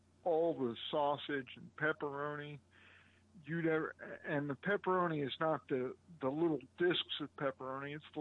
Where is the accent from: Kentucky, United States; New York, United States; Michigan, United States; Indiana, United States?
Indiana, United States; Muncie; now in Indianapolis, United States; but the Pizza Kings here in Indianapolis are not as good as in my hometown.